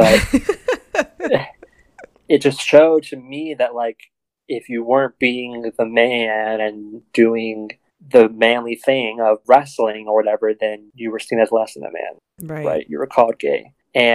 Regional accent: the South, United States; I grew up in the South, and I think that toxic masculinity is more prevalent in the South

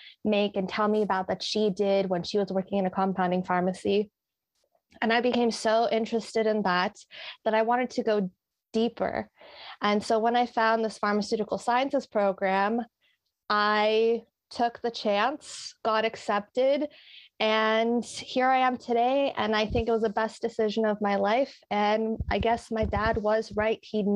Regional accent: Canada; now in Melbourne, Australia; I am originally from Canada. I have a previous degree from Canada in community health, and I am a Monash graduate of pharmaceutical sciences.

